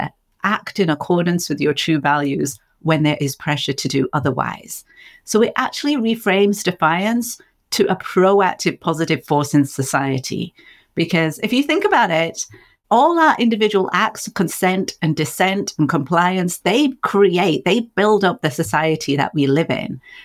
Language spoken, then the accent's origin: English; England, United Kingdom; Now, I grew up in England